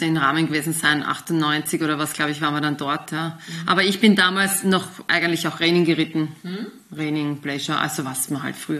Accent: Austria; Also bei uns in Österreich war ja das damals auch nicht so groß, ja.

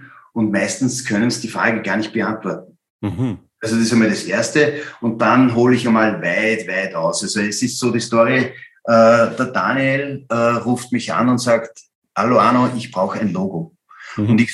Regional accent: Upper Austria, Austria; als Oberösterreicher habe ich viel mehr Freude, wenn ich nur mit Oberösterreichern arbeite.

